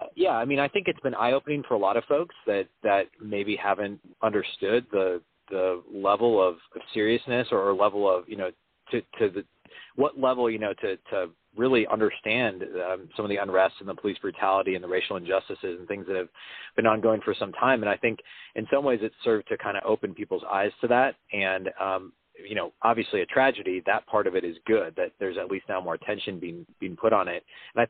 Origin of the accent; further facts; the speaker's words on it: Minnesota, United States; So I'm from the Twin Cities initially, and obviously have tons of family and friends there. I actually am not based there currently. I don't live in Minneapolis